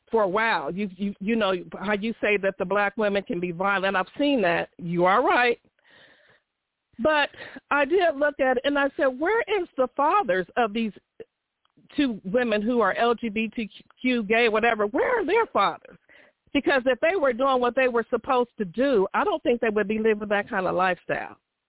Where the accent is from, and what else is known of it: Ohio, United States; born or raised there